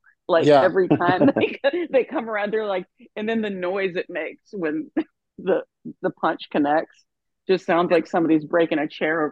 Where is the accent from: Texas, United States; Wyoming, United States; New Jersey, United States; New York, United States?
Texas, United States; No, I grew up in South Texas. We didn't have hockey, so I never watched any hockey at all.